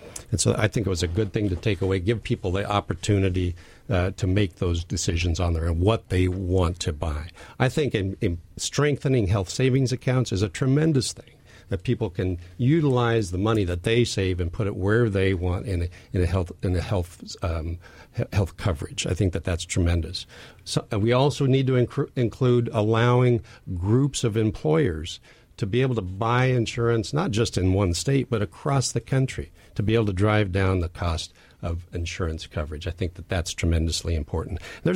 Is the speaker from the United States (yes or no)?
yes; Washington, United States; I was born and raised in Central Washington. This is where my business is. This is where I've raised my family. And I intend to stay here. This is my home.